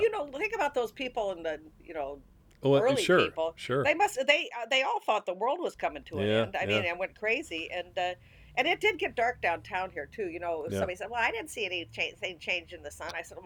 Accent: Illinois, United States; That's a town near my hometown, Southern Illinois.

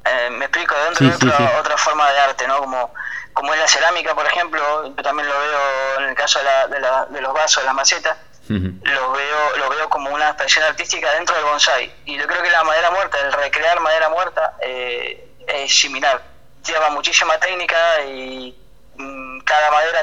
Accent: Argentina; now in Europe; Yo, viniendo de donde vengo, de Argentina, como te comentaba, sí.

